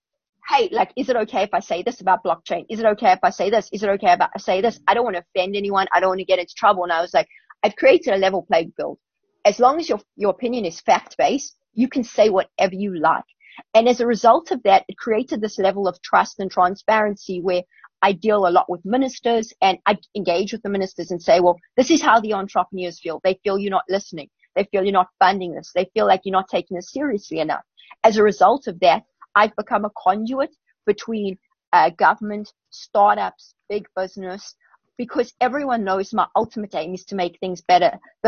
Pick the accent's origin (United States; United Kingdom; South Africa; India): South Africa; Pretoria, Gauteng; And I grew up in Pretoria